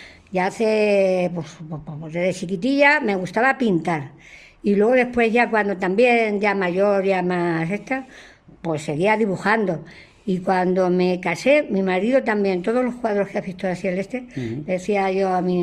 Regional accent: Moral, Spain; yo tengo mi cultura de cuando iba al colegio, a la escuela allí en mi pueblo de Moral, y luego ya aquí

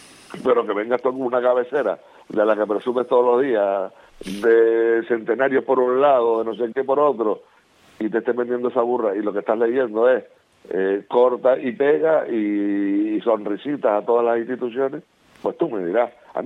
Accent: Tacoronte, Canary Islands, Spain; yo soy de Tacoronte

